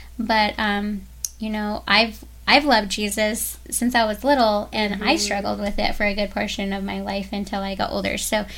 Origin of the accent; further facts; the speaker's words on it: Tucson, Arizona, United States; because I was born and raised actually in Tucson, Arizona.